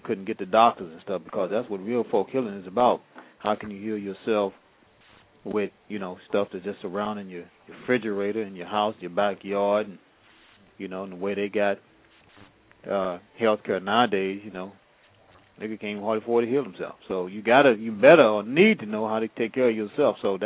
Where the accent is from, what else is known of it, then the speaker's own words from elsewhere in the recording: Tennessee, United States; also born or lived in Mississippi / Arkansas / Alabama; I'm from the South and Tennessee originally, but my family lived all around Mississippi, Arkansas, all through there, Alabama.